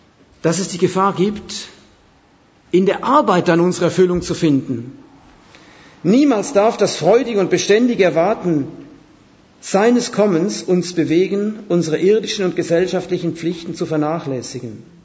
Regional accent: Switzerland; Ich weiß noch damals in der Schweiz, wo ich aufgewachsen bin, die Schweiz ist ja stolz auf ihre Arbeitsethik

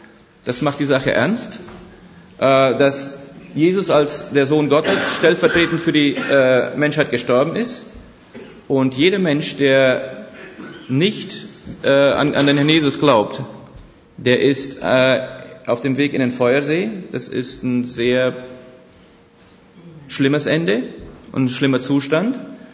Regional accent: Romania; ich bin in Rumänien aufgewachsen

